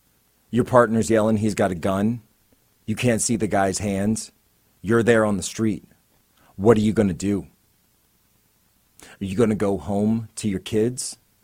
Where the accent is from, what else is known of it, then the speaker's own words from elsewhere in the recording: Philadelphia, Pennsylvania, United States; As you guys know, I'm from the Philadelphia area.